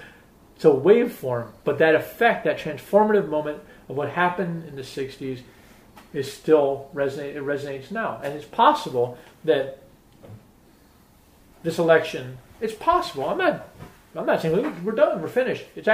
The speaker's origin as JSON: {"language": "English", "town": "Washington", "region": "District of Columbia", "country": "United States", "tie": "born or raised there", "said": "Growing up in Washington, D.C., I think had a pretty profound impact on me."}